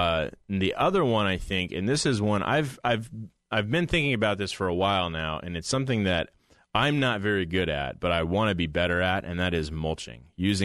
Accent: Portland, United States; when I was growing up in Portland, my grandfather cut one back all the way to the ground.

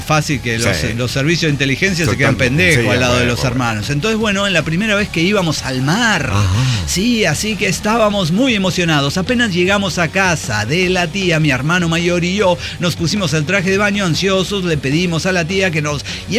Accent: Mexico City, Mexico; venimos de la Gustavo Amadero, allá en Chilangolandia

